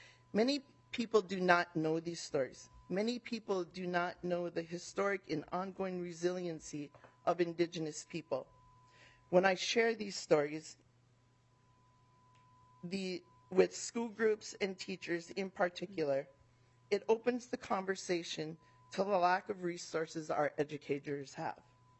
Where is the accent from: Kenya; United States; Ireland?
United States; Minnesota; I am Dakota and my homelands are the Shakopee Mattawatin Sioux community.